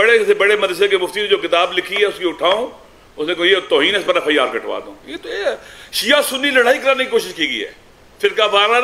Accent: Pakistan; ہم پاکستان کے وہ بیٹے ہیں, میرے خاندان کے لوگ, انہوں نے پاکستان کے لیے قربانیاں دی ہیں

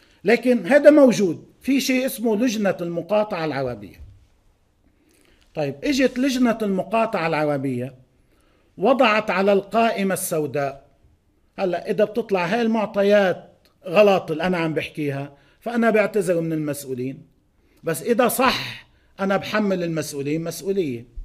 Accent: Lebanon; يا خي أنا واحد لبناني

